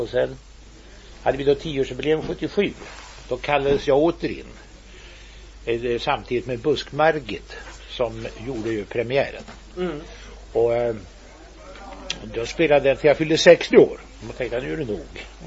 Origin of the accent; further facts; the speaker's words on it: Eskilstuna, Södermanland, Sweden; Jag kommer från Eskilstuna själv, så vi har ungefär samma dialekt.